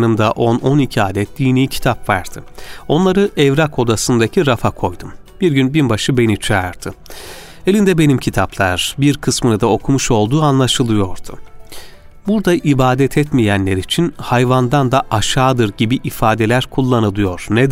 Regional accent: Gerede, Ankara, Turkey; born there; 1942 Ankara Gerede doğumluyum.

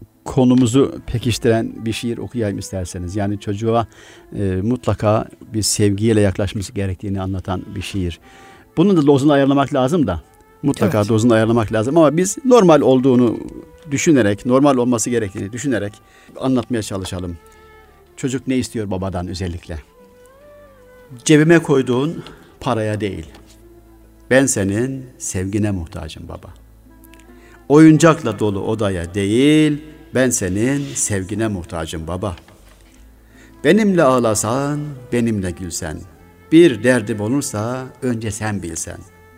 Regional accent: Yozgat, Turkey; 20 kilometre bizim köy Yozgat'a.

